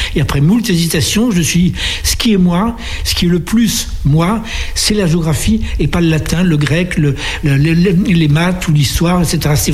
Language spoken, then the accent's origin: French; Nouvelle-Aquitaine, France; born there; now in Paris, France; je suis né en Charente-Maritime, je suis très fier, comme ça j'habite Paris, mais je suis né quand même en région, comme on dit maintenant. Alors je n'ai pas vécu, mais je ne me revendique pas vraiment de cette région